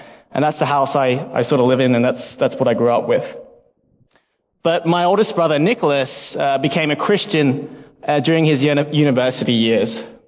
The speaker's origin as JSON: {"language": "English", "town": "Sydney", "region": "New South Wales", "country": "Australia", "tie": "born or raised there", "said": "I am born and raised in Sydney, Australia, if you didn't already pick the accent. My mom and dad are from Thailand and Vietnam, but they both immigrated to Australia in the late 1970s."}